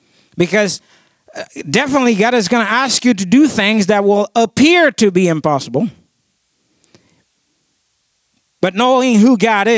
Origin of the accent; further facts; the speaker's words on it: Tricot, Haiti; In Haiti, where I grew up in Tricot, there are many challenges to overcome.